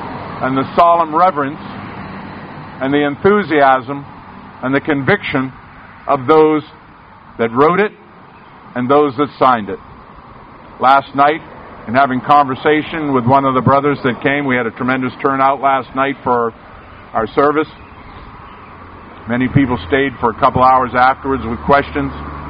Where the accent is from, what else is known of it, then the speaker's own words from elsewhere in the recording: Massachusetts, United States; also born or lived in New Hampshire; I may talk fast, but I'm not a New Yorker. I'm a native New Englander from Massachusetts and New Hampshire.